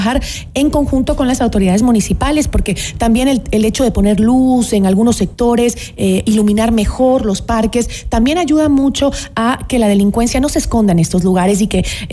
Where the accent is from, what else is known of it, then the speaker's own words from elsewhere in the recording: Ecuador; tenemos que unirnos como ecuatorianos